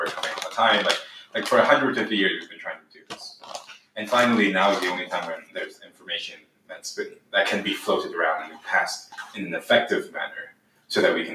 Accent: Hunan, China; Let me show you what's up because I'm from Hunan."

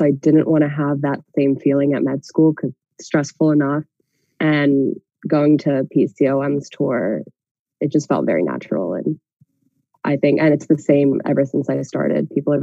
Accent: Delaware, United States; I'm from Delaware, and I attended University of Delaware for my undergrad and then University of Delaware for my post-bac. So this was my first time leaving Delaware.

